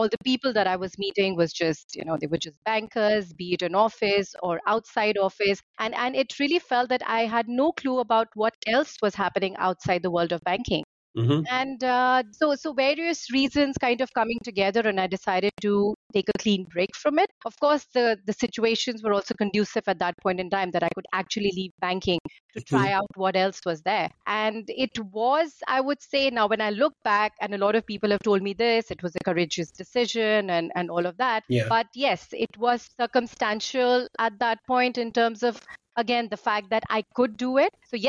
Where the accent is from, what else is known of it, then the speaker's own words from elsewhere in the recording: India; I grew up in India. I studied in India. I finished my my MBA in India.